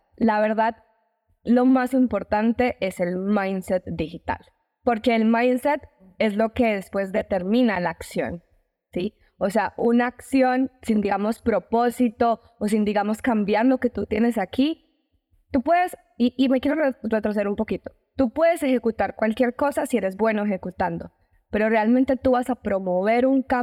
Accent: Colombia; now in Mexico; una colombiana que ahora reside en México hace muchos años.

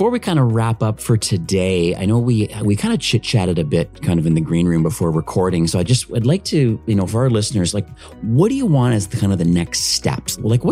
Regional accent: Canada; just being a Canadian

